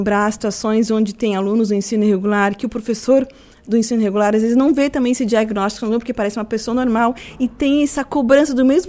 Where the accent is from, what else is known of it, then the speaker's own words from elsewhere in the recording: Criciúma, Santa Catarina, Brazil; Eu sou natural de Criciúma. Ah, estou aqui há 19 anos